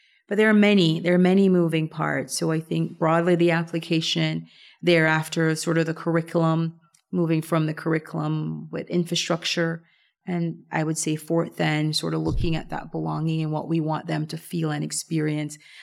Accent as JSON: {"language": "English", "country": "Belize", "tie": "born or raised there", "said": "I love growing up in Belize."}